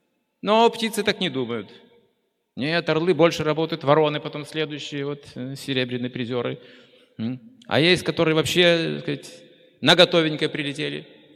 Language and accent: Russian; Moscow, Russia; Потому что я из Москвы.